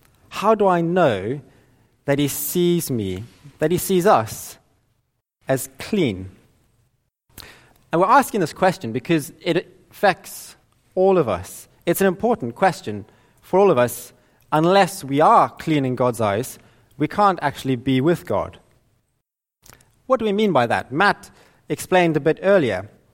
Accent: Zimbabwe; Growing up in Zimbabwe, we had a nice garden, and me and my brother would love going and playing games

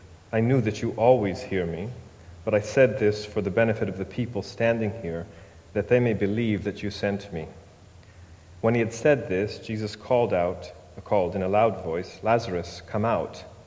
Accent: United States; Indeed, as an American, I was perhaps more relieved than most

